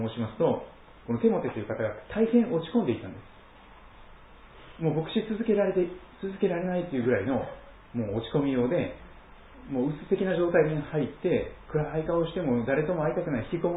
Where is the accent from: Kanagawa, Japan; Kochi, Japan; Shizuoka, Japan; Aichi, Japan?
Kochi, Japan; 私の生まれ育った四国にはですね、高知のところにはこの囲碁荘という言葉があるんです。